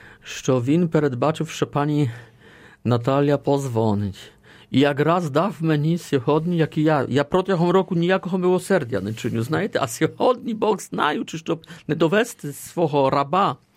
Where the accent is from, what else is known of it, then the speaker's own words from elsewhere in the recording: Poznań, Greater Poland, Poland; А воно також братнє місто для мого рідного міста Познань.